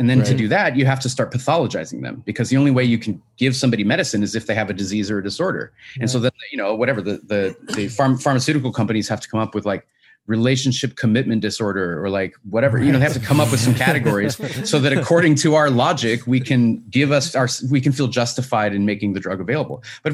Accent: Washington, United States; Washington State originally. Yeah. My home state.

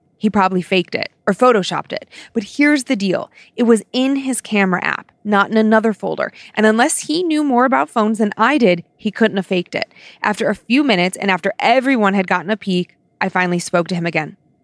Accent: Appalachia, United States; As an Appalachian or Appalachian American, it's a different country, I'll admit that, and raised by Cajun parents

